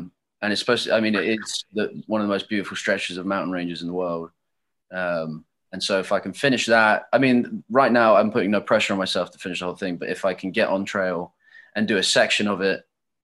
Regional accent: London, United Kingdom; now in United States; I grew up in London.

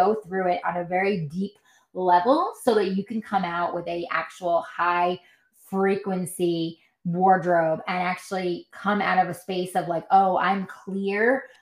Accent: New York, United States; now in Los Angeles, United States; I'm originally from New York, and that team invited me and took me under their wing to work in LA on different projects

